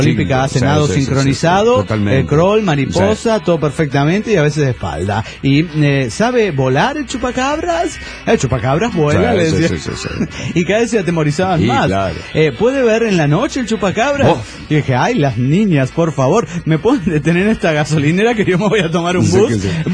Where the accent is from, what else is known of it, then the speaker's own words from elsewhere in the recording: Mexico City, Mexico; yo soy del DF.